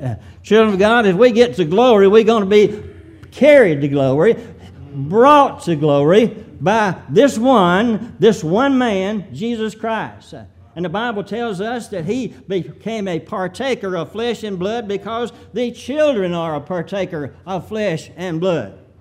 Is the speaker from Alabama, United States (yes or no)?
no; Hurricane, Mississippi, United States; also born or lived in Randolph; But I'm from Randolph, Mississippi. And the reason, but I grew up in Hurricane, Mississippi.